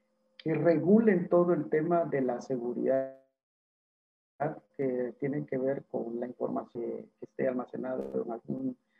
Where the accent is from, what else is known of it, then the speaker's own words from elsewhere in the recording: Guatemala; Yo soy guatemalteco. … Estoy casado.